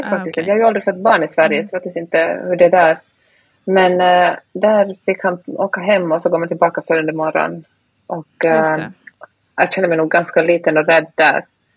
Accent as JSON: {"language": "Swedish", "country": "Finland", "first_language": "Swedish", "said": "jag är ju finlandssvensk, så svenska är mitt första språk, och jag talar såklart också finska."}